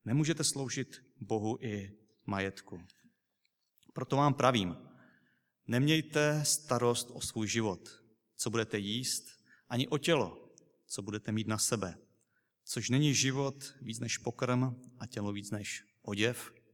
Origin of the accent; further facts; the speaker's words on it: Vsetín, Zlín Region, Czechia; Pocházím ještě ze Vsetína, z Majáku, ze zboru.